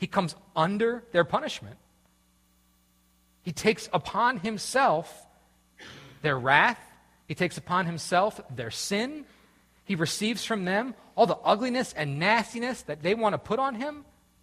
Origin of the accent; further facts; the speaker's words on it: East Coast, United States; and especially I'm from the East Coast, America, so I'm awesome.